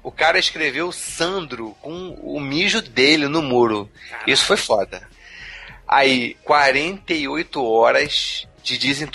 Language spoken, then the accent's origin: Portuguese; Petrópolis, Rio de Janeiro, Brazil; Na minha cidade natal, que também é do Afonso 3D, Petrópolis.